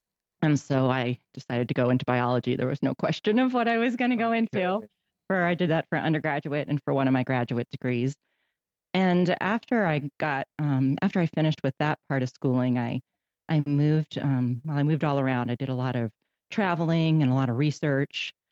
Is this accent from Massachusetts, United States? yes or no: yes; Massachusetts, United States; moved away as an adult; now in Oregon, United States; So I grew up pretty feral. I grew up in Massachusetts. I moved to Oregon for graduate school in 91. That's what got me out here.